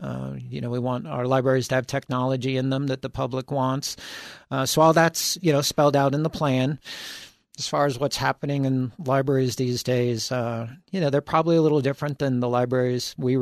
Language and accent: English; Florida, United States; I grew up in Florida, and public libraries there sometimes were, you know, little trailers on blocks